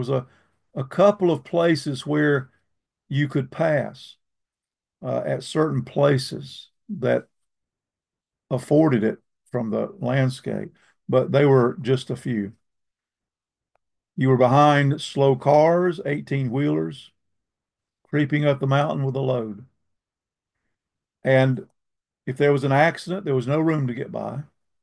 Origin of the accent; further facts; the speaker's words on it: Tryon, North Carolina, United States; Where I grew up in Tryon, North Carolina, there was a road that ran from Tryon to Saluda, a two-lane road, Highway 176.